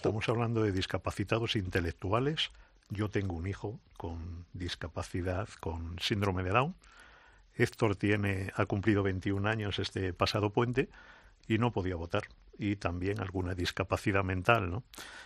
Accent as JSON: {"language": "Spanish", "region": "Galicia", "country": "Spain", "said": "Yo que soy de Galicia"}